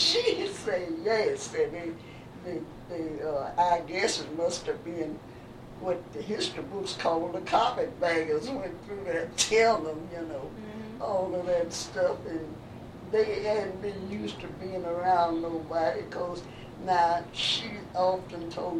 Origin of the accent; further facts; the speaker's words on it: Memphis, Tennessee, United States; I was born in the First Ward, as I told you, the year that Memphis Health Department started registering books.